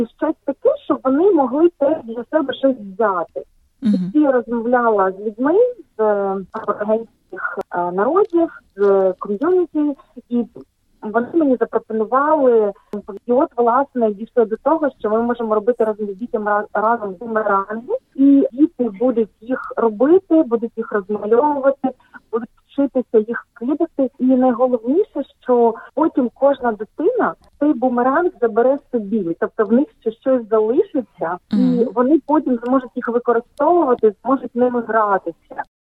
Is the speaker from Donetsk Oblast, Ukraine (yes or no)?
no; Chernihiv Oblast, Ukraine; moved away as an adult; now in Australia; Я виросла в Чернігівській області, в маленькому містечку. В Австралії 2.5 роки.